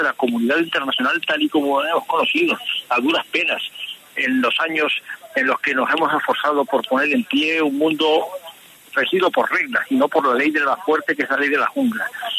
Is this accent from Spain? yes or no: yes; Spain; soy español y por tanto apoyo la voz del gobierno de España